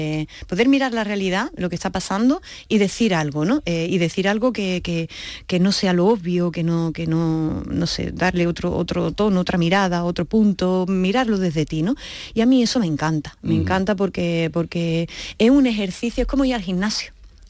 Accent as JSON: {"language": "Spanish", "town": "Jaén", "region": "Andalusia", "country": "Spain", "said": "Yo soy trianera de Jaén, solo decirlo"}